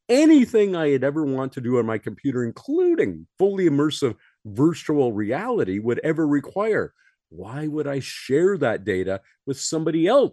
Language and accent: English; Ottawa, Ontario, Canada; born there; I happen to be a Canadian by birth. I was born in Ottawa, but I'm also an American because my mother was an American temporarily in Canada